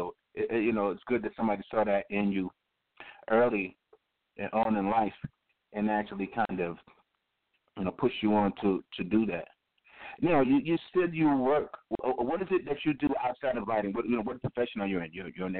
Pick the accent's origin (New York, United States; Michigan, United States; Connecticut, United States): New York, United States; I'm from New York myself, so we're going to give a big shout-out to BK